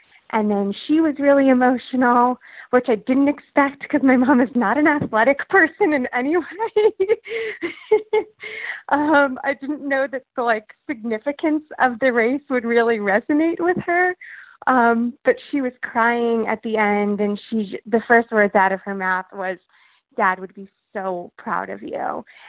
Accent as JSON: {"language": "English", "region": "New Jersey", "country": "United States", "said": "And I'm from New Jersey, so New York City is like home for me. And my dad grew up in Queens, so there's a lot of connections there for me."}